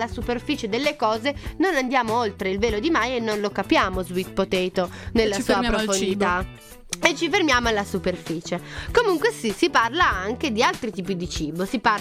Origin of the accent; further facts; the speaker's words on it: Piedmont, Italy; lei da buona sarda, io da buona piemontesina doc